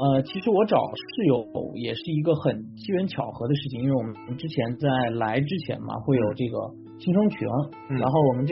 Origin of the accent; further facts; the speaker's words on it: Xiamen, Fujian, China; now in Seattle, United States; 然后我来自中国福建厦门